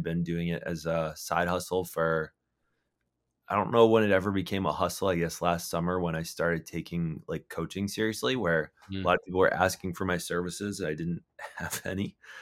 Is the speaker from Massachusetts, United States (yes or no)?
yes; Foxborough, Massachusetts, United States; I grew up in Foxborough.